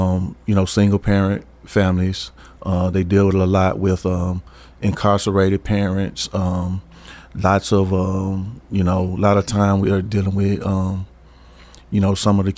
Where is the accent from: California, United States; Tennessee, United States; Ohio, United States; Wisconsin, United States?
Tennessee, United States; Franklin; all of the adult friends that I have, that I grew up with in Franklin, Tennessee